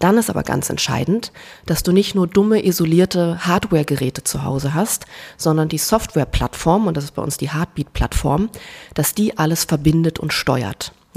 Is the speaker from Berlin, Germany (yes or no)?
yes; Berlin, Germany; Ich bin Berliner Göre, immer schon im Großstadt-Setup groß geworden